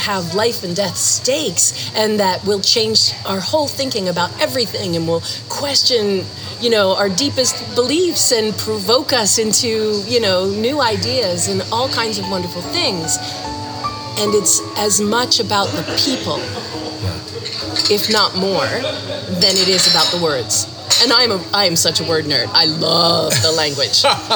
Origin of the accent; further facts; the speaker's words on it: Pennsylvania, United States; But, because I grew up in Pennsylvania.